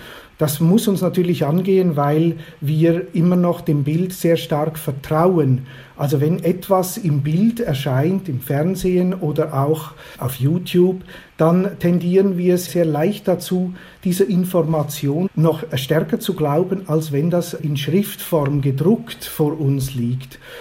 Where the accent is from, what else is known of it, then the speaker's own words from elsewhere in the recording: Switzerland; Es ist ein Matterhorn und ich bin Schweizer. Das ist sozusagen die Erinnerung an meine ferne Heimat.